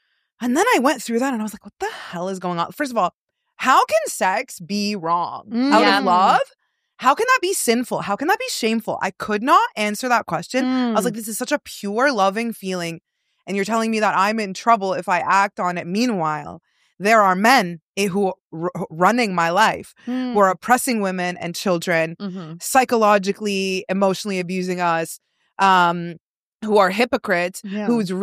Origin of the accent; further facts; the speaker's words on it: Toronto, Ontario, Canada; Born and raised in Toronto, in a suburb of Toronto. Lived in my parents' same home my whole life till I was 27. Was very, very religious.